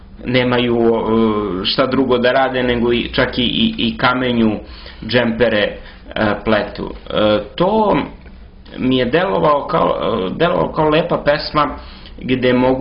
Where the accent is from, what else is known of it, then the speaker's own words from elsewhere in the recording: Belgrade, Serbia; Ja sam Beograđanin